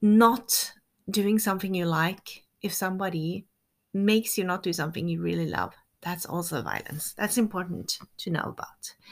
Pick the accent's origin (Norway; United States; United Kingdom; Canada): Norway; first language Norwegian; English is a second language; Because me, myself, I have already been doing that for 45 episodes in Norwegian, my native language. And since I'm also Norwegian-French, half-French too, I'm going to do the same thing in French.